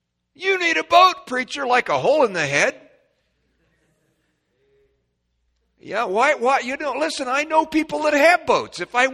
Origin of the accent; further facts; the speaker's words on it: United States; I grew up in Clark County and I went off to the far country. I mean, St. Louis and Chicago and Detroit from here, those are certainly far countries. But the Lord allowed me to come back.